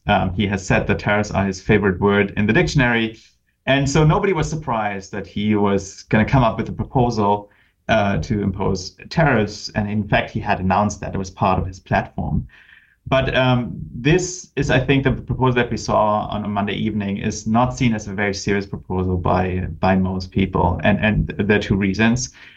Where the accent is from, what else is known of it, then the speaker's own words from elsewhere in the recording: Germany; English is a second language; also born or lived in Brazil; I'm originally from Germany. Germany is a big trading nation.